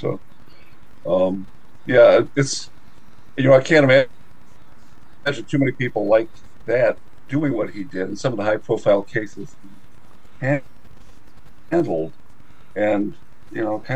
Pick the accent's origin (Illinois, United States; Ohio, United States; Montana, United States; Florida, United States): Illinois, United States; Chicago; Fort was, you know, a big figure when I was growing up on the South Side.